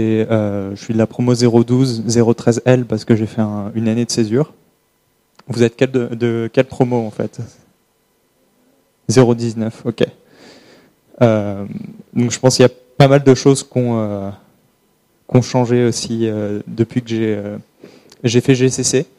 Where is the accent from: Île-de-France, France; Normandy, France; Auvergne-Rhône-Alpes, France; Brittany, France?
Normandy, France; moi je viens de pas loin du Havre.